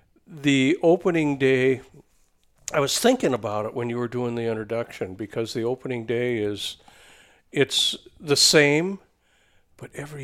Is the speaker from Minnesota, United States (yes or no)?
yes; Sauk Centre, Minnesota, United States; Yeah, well, I grew up in a small town called Sauk Center.